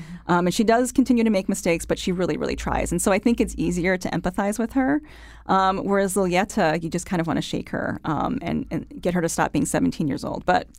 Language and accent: English; Connecticut, United States; So when I say I'm from Connecticut, people say, oh, and they kind of shake their head because they think they know where I'm coming from.